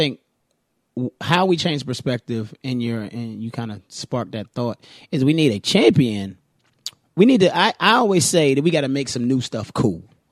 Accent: Virginia, United States; I'm sorry, I'm from Virginia. I got excited.

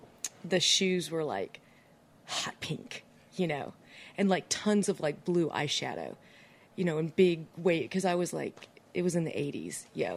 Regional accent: DeKalb, Illinois, United States; And I grew up in DeKalb, Illinois

